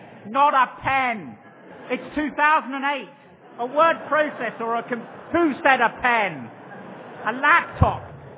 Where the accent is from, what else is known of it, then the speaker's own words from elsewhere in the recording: England, United Kingdom; I'm an Englishman.